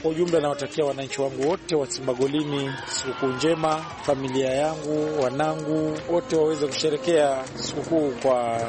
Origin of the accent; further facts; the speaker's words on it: Kwale, Kwale County, Kenya; Mimi ndio MCA wa hapa Simbagolimi, natoka Kwale, Kenya.